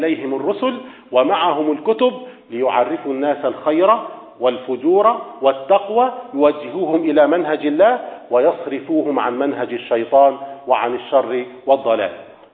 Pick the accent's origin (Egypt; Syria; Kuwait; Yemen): Egypt; Upper Egypt; كلمة مستعملة حتى عندنا في الصعيد في مصر